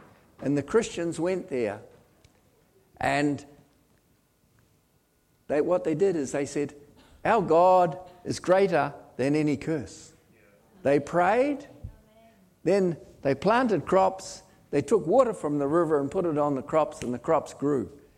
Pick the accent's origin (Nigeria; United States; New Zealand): New Zealand; New Plymouth, Taranaki; moved away as an adult; now in Wellington, New Zealand; And I moved down to Wellington from my hometown is New Plymouth, if any of you know New Zealand.